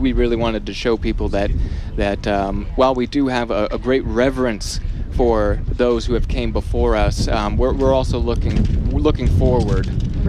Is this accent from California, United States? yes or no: no; Ohio, United States; Yeah, so I was born and raised here in Northwest Ohio